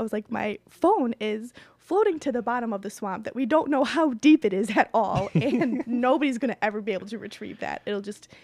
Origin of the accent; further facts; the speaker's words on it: Wisconsin, United States; And it's really exciting to say that we were, not just from Wisconsin, but, like, where it's warm.